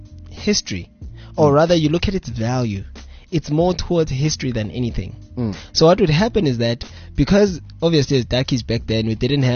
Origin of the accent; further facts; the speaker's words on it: Vosloorus, Gauteng, South Africa; I'm from Vosloo, it's in the East Rand.